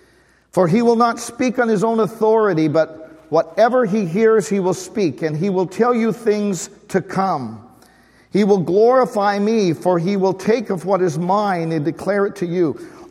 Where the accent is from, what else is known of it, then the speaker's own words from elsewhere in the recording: California, United States; I was raised in Central California, so I can say this.